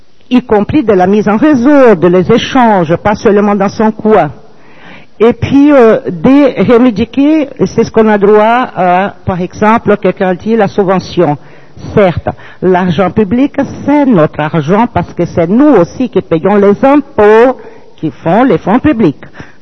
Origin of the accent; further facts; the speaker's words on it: Brazil; now in France; moi, je suis brésilienne d'abord, et puis bon, française par disons histoire de vie